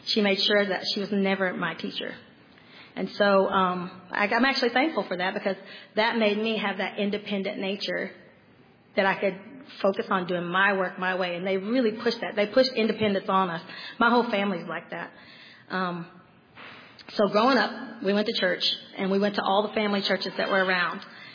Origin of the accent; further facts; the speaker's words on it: Arkansas, United States; My story is a little bit different. I grew up in South Arkansas to a very, very large family.